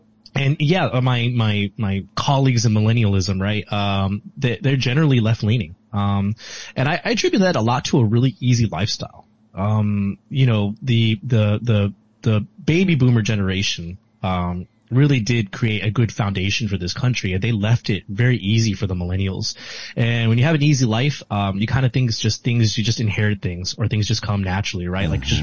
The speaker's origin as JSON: {"language": "English", "town": "Chicago", "region": "Illinois", "country": "United States", "tie": "born or raised there", "said": "I grew up in Chicago. So I grew up in a very Democrat leaning household."}